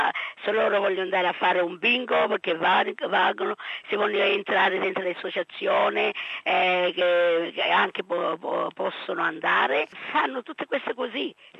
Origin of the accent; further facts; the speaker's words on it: Australia; also born or lived in Italy; sono nata in Italia e sono cresciuta in Australia. Ma però, insomma, mi sento di tutte e due parti del mondo.